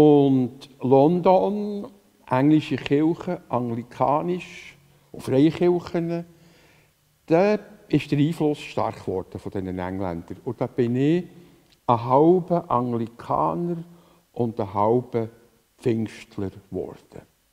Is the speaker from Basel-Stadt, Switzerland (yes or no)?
no; Köniz, Bern, Switzerland; Ich bin also in Liebefeld, in Köniz, aufgewachsen